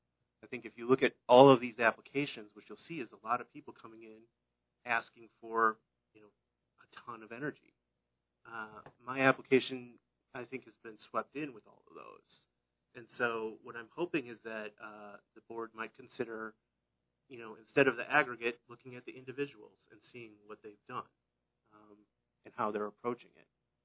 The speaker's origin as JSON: {"language": "English", "town": "Half Moon Bay", "region": "California", "country": "United States", "said": "I come from Half Moon Bay, California."}